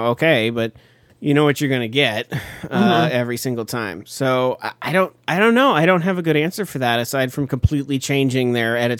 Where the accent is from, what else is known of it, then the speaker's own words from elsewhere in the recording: Tucson, Arizona, United States; So I grew up in Tucson, Arizona, and I would have to drive to Phoenix, which is about 90 minutes away.